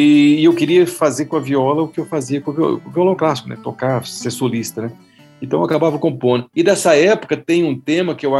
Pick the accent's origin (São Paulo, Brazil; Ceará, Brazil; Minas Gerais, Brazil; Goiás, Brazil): Minas Gerais, Brazil; Campina Verde; now in Brasília, Brazil; Eu sou dos Gerais. Mas eu quero dizer para você que Campina Verde, esse interior, nunca saiu de mim, né? Eu sou um caipira sempre